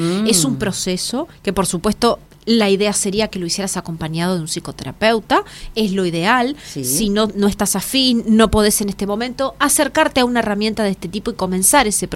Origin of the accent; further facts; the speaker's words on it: Montevideo, Uruguay; Exactamente, de Montevideo, y saben que vengo muy seguido aquí a Buenos Aires